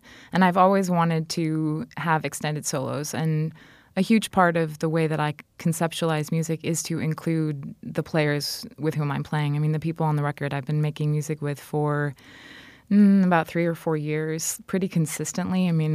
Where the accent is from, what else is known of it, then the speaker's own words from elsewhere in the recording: Milton, Wisconsin, United States; moved away as an adult; I am originally from Milton, yes.